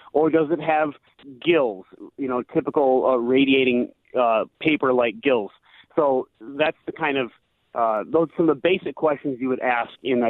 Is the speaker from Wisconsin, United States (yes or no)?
yes; Wausau, Wisconsin, United States; also born or lived in Madison, United States; Well, I grew up mostly in Wausau and Madison in the city, and I was an avid forager.